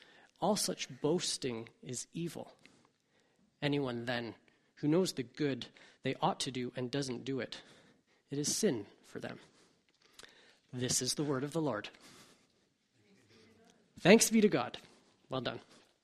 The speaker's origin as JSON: {"language": "English", "town": "Hamilton", "region": "Ontario", "country": "Canada", "said": "I'm from Hamilton. I found some opportunity here."}